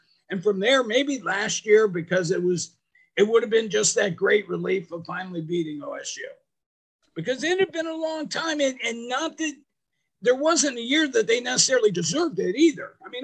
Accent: St. Clair Shores, Michigan, United States; I was at my house, the house I grew up in St. Clair Shores, Michigan, watching it and kind of surprised.

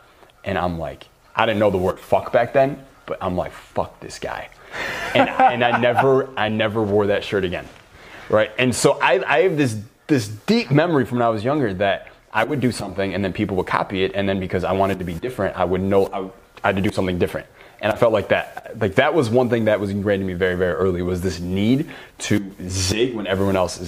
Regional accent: Michigan, United States; it's so weird to me when I'm from Michigan, right? And whenever I go back home, which isn't that often

